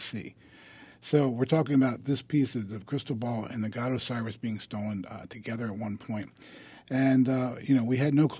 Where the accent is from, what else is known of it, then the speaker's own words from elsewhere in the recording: Baltimore, Maryland, United States; And I grew up in Baltimore.